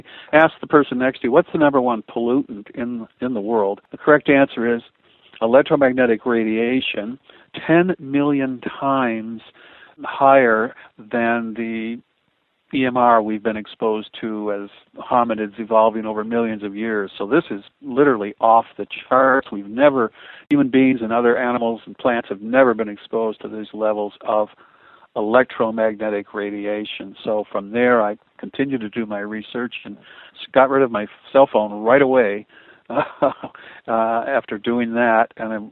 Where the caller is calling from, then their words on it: Hornby Island, British Columbia, Canada; I'm on a little island called Hornby Island, about 50 miles north of Vancouver on the west coast of Canada.